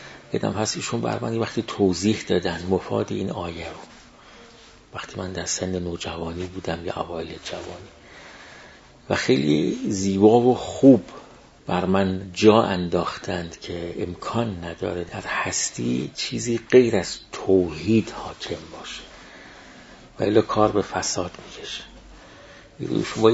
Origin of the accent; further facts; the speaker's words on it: Tehran, Tehran Province, Iran; در محیط تهران که بودم و اونجا رشد کردم و با اقشار مختلفی مرتبط بودم،